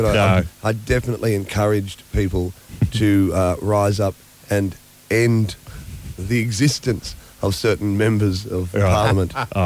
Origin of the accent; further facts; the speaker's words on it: Australia; I remember saying I'm Aussie. If I was any more Aussie, I'd have a hat on.